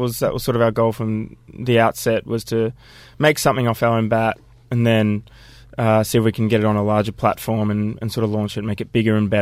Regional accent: Victoria, Australia; we've all grown up in sort of inner suburbians. I'm from Victoria, but, you know, the guys are all from inner Sydney.

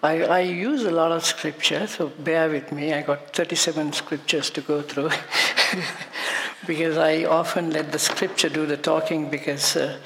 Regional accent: Germany; English is a second language; moved away; We came from Germany.

